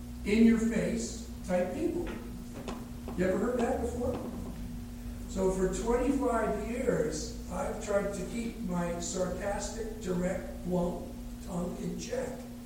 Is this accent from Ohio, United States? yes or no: no; New York City, New York, United States; born there; I was born in the New York City metropolitan area. You know what we New Yorkers have a reputation for around the world?